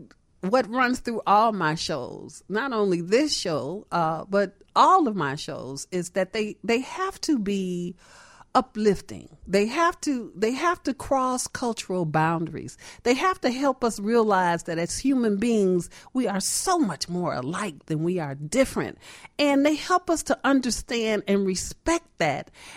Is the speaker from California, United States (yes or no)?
no; Chicago, Illinois, United States; Well, you know, in Cabrini, like all poverty areas, there were resou